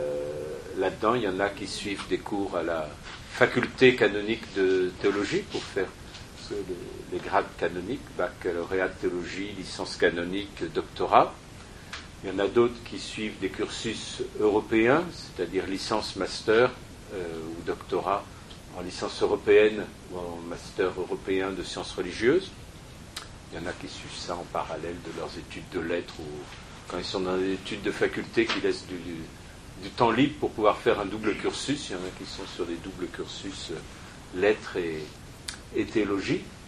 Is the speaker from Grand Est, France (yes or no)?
no; Paris, Île-de-France, France; je suis un Parisien, prêtre à Paris depuis 1984, donc ça fait 33 ans, presque 34